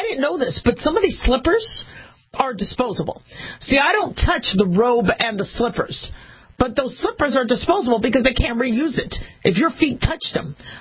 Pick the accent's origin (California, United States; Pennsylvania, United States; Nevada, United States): Nevada, United States; Las Vegas; I'm from Las Vegas